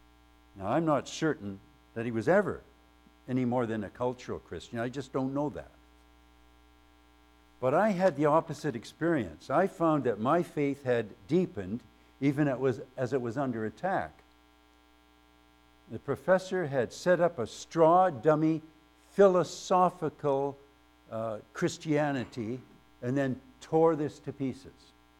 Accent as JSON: {"language": "English", "country": "Ireland", "said": "And I ended up out of the class because I'm Irish."}